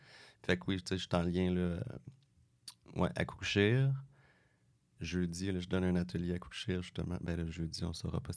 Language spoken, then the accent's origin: French; Quebec, Canada; quand on est Québécois, puis qu'on, tu sais, c'est pas quelque chose qu'on semble savoir.